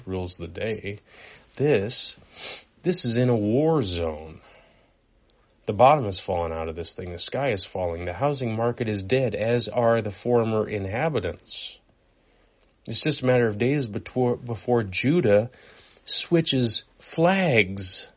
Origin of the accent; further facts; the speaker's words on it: Nebraska, United States; I'm from Nebraska, okay?